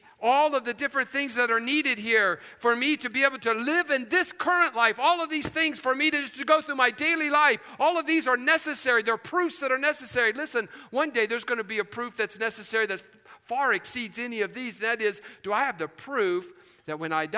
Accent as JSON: {"language": "English", "region": "West Virginia", "country": "United States", "tie": "born or raised there", "said": "this is just a reality of growing up in West Virginia."}